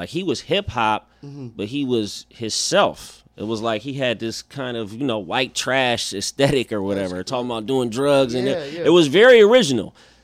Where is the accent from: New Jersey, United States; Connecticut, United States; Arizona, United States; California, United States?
California, United States; Oakland; because we're from Oakland